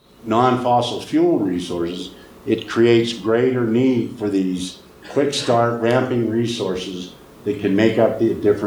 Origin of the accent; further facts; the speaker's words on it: Butte, Montana, United States; I was born and raised in Butte.